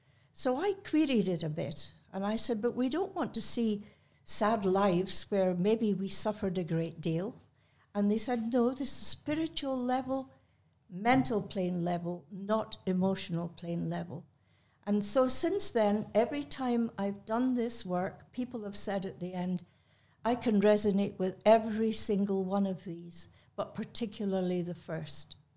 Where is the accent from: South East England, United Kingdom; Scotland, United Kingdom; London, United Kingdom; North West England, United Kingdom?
Scotland, United Kingdom; in my bloodline coming from Ireland, but I'm a Scot from the Highlands